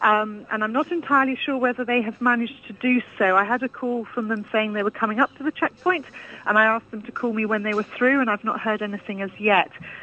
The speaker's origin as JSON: {"language": "English", "country": "United Kingdom", "lives_now": "Israel", "said": "No, I'm British, but I live here."}